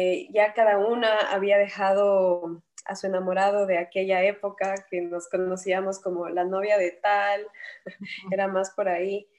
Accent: Ecuador; moved away as an adult; now in Miami, United States; soy mamá, tengo 36 años, estoy casada, soy ecuatoriana y actualmente vivo en Miami, me mudé hace 4 años.

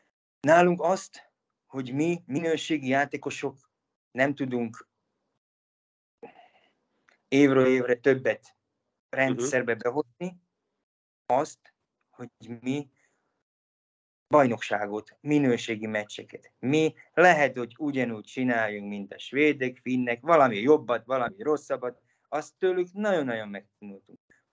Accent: Slovakia; mert szlovák vagyok

